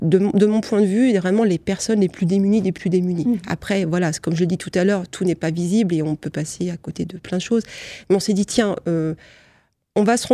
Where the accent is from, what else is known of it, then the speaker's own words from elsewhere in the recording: Fougères, Brittany, France; moved away as an adult; now in Lorraine, France; je suis en Lorraine et que j'ai occupé différents postes dans la même institution. Et sinon, je suis bretonne d'origine, de Fougères plus précisément.